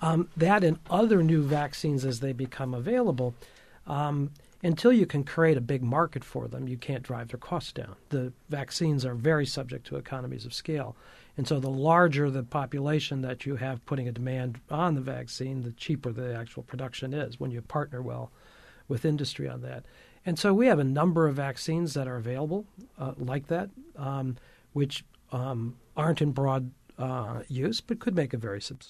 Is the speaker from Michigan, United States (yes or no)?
yes; Michigan, United States; In my home state's Michigan, so I'll start with that.